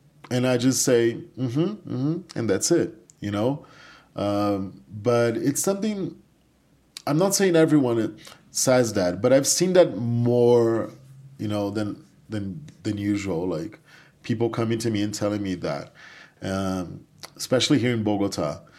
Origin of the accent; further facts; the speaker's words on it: Brazil; even though I come from Brazil